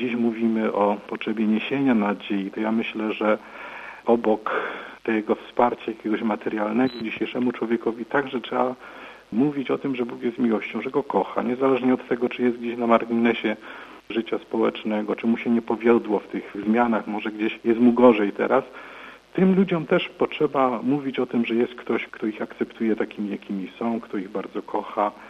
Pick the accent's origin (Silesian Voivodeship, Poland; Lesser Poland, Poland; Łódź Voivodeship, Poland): Silesian Voivodeship, Poland; Urodziłem się na Śląsku, tutaj się wychowałem, tutaj się kształciłem.